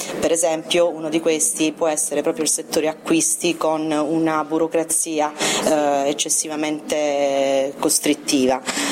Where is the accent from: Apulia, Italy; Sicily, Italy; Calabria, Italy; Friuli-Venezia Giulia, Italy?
Apulia, Italy; Ostuni; vengo da Ostuni, liceo scientifico Ludovico Pepe.